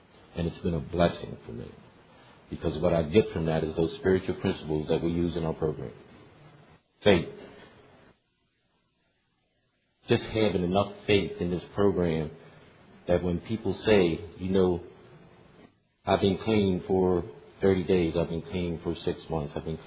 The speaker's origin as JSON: {"language": "English", "region": "Pennsylvania", "country": "United States", "said": "I'm from Pennsylvania."}